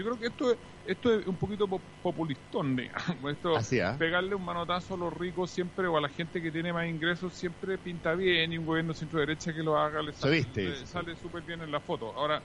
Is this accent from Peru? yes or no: no; Chile; hacemos un pésimo negocio como chileno